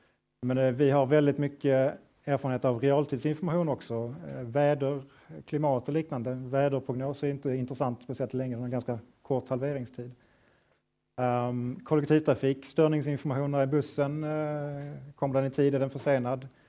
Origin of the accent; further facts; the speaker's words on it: Skåne, Sweden; accent: Scanian; Jag har viss brytning på skånska, så vill ni ta det på engelska så kan jag göra det också.